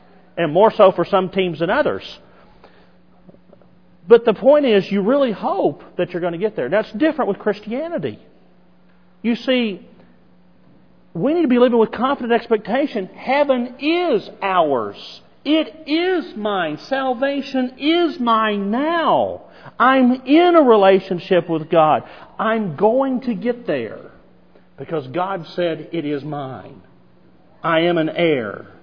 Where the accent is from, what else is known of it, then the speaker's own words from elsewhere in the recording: Arkansas, United States; I grew up in the Lord's church, and I grew up in Arkansas, where you had a lot of different denominations down there that taught the impossibility of apostasy.